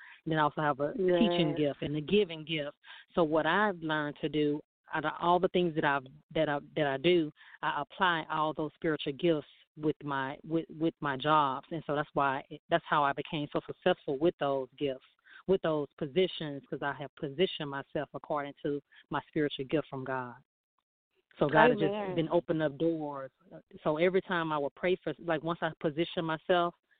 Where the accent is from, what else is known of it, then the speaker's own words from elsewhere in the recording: Houston, Texas, United States; accent: Southern; now in Los Angeles, United States; My family's from Louisiana, but I'm originally from Houston. So that's why I have that Southern accent, because of my family, and I just kept it.